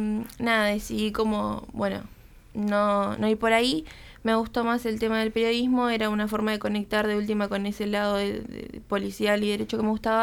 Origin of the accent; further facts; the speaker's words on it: Montevideo, Uruguay; en realidad soy del oeste de Montevideo también, y justamente por eso me interesó la nota y investigar un poco más sobre el oeste.